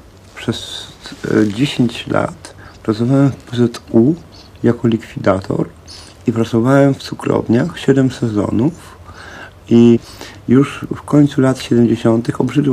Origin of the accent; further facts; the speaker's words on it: Białystok, Podlaskie Voivodeship, Poland; born there; now in Poznań, Poland; Urodzony jestem w Białymstoku.